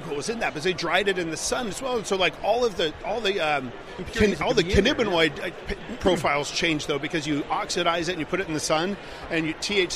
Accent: Fort Collins, Colorado, United States; growing up in Colorado in the 80s, I'm 55 now. I grew up in Fort Collins, Colorado.

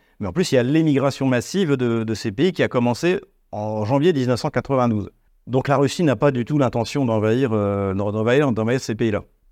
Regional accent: France; nous, en tant que Français, on a d'autres chats à fouetter.

